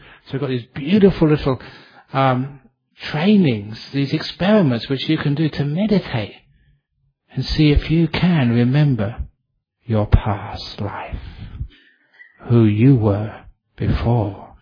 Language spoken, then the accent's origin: English; England, United Kingdom; And because I grew up in England